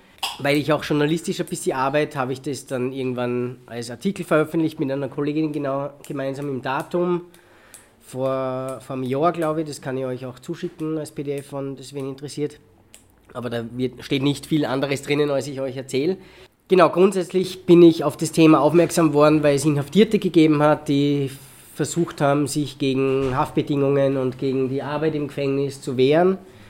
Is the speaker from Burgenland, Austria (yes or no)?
no; Salzburg, Austria; now in Vienna, Austria; ich wohne in Wien und bin eigentlich aus Salzburg.